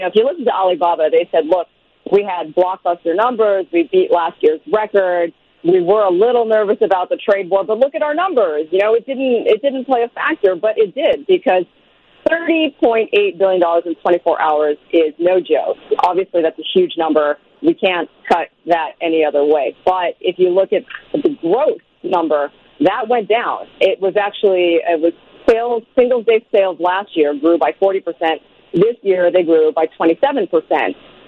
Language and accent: English; Canada; also born or lived in United States; I'm Canadian, but I lived in the United States for a long time.